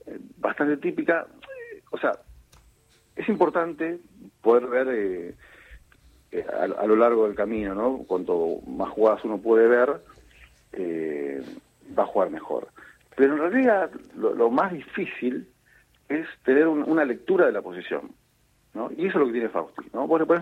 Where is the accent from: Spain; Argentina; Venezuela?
Argentina; Mar del Plata, Buenos Aires Province; yo soy de Mar del Plata